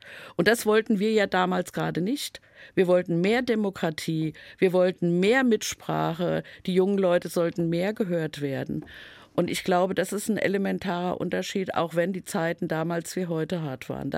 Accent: Hesse, Germany; Ich komme ja aus dem Main-Taunus-Kreis.

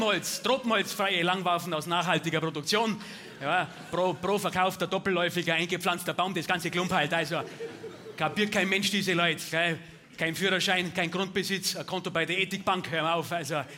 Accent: Bavaria, Germany; Bei uns in Bayern heißt das Captatio Benevolentiae. Wir sind gesitteter, als ihr denkt.

